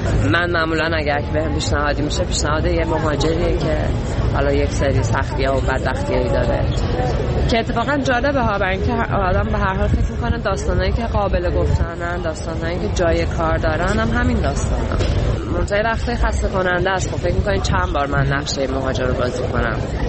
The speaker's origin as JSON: {"language": "Persian", "country": "Iran", "said": "من به عنوان یه ایرانی"}